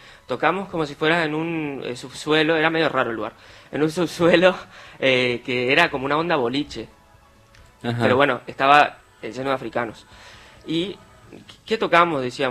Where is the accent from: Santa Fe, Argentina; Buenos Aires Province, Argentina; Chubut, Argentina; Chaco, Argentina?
Chaco, Argentina; yo soy chaqueño